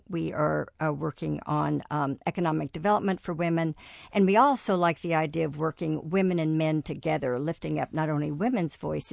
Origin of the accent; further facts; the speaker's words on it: Dallas, Texas, United States; I was raised in Dallas, Texas, into an oil family.